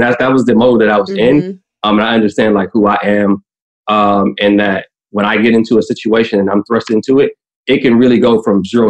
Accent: Midwest, United States; I'm from the Midwest too. I say folks all the time.

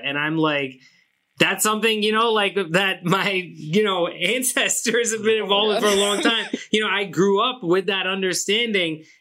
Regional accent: Pakistan; Like, I'm Pakistani, I'm South Asian. I'm not Hindu, so, you know, technically yoga is not in my, you know, cultural tradition in that way.

